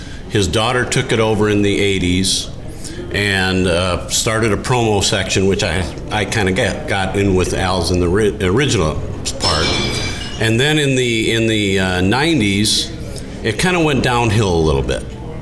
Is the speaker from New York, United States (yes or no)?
no; Minnesota, United States; I grew up in Minnesota. I live in St. Paul.